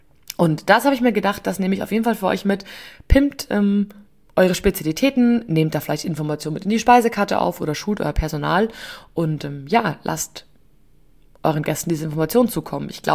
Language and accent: German; Bavaria, Germany; bei uns in Oberbayern